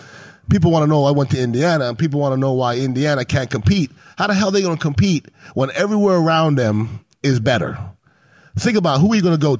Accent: Montreal, Quebec, Canada; I love the Tampa Bay area. I think we have a great fan base hockey-wise, but I'm from Montreal, Canada.

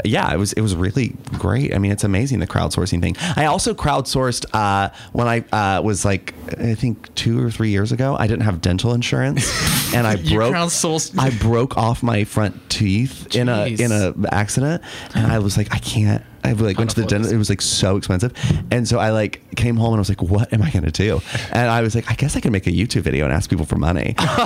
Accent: the South, United States; I guess it was big like when I was growing up in the South, but then I guess it's been a while since I've been around.

